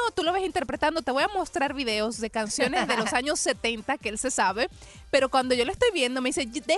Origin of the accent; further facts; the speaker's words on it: Dominican Republic; Yo soy dominicana